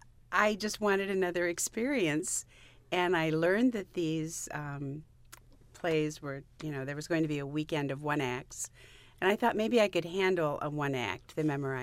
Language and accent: English; Iowa, United States; No, this is somebody that, from my hometown in Iowa.